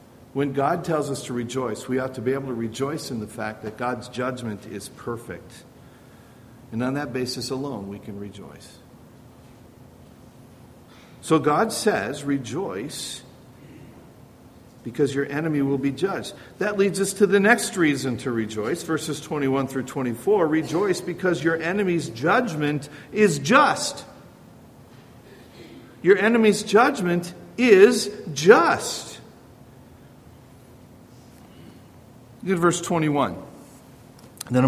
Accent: Merton, Wisconsin, United States; Now, in the town where I grew up in Merton, Wisconsin, we had an old mill.

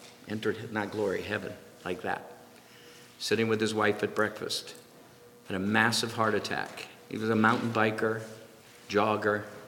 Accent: Ireland; Maybe it's because I'm Irish, I don't know.

